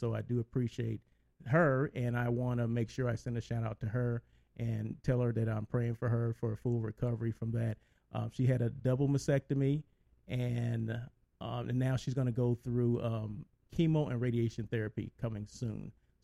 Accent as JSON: {"language": "English", "town": "Blythe", "region": "California", "country": "United States", "said": "Even though I come from Blythe, California, and it's hotter than you know what there, I don't like 90 degree weather."}